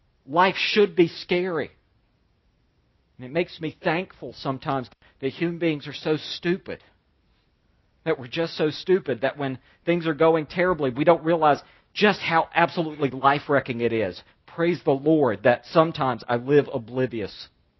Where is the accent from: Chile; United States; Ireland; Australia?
United States; the South; I'm a Southerner. I use the word beat different than people in the North do.